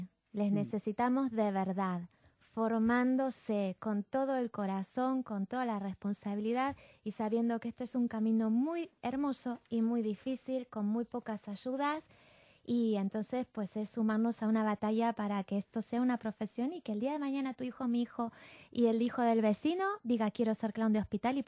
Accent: Argentina; es como es argentina, yo también, pero como es argentina le gusta la mira.

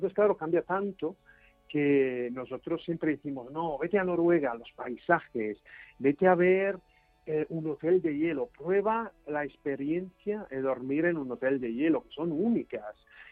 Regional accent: Italy; tú sabes que yo originalmente soy italiano

